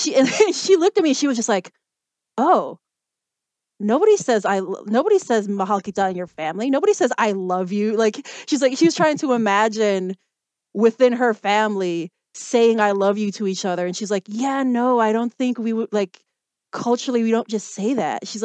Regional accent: Chicago, Illinois, United States; I was born and raised in Chicago. You know, I've never lived in the Philippines. I've visited a few times.

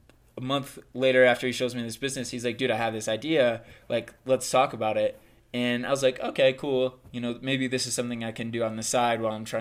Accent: Michigan, United States; I'm from Michigan, moved back to Indiana where I was going to college

